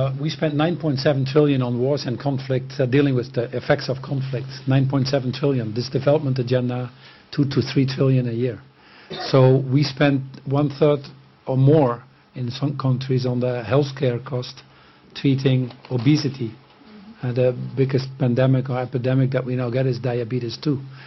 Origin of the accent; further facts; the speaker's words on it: Netherlands; I'm from the Netherlands, where we have a party called the PVV, which is pretty scary as well.